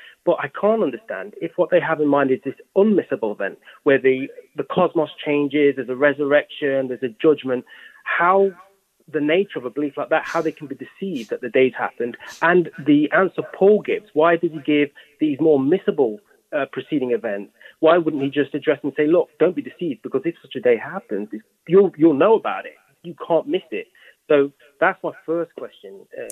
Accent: Carlin, Texas, United States; Hello, Steve. I'm actually from Carlin, Texas. No worries. My accent probably threw it off.

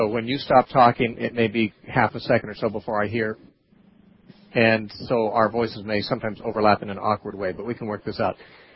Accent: Santa Cruz, California, United States; First caller today is Nikos from Santa Cruz in my hometown.

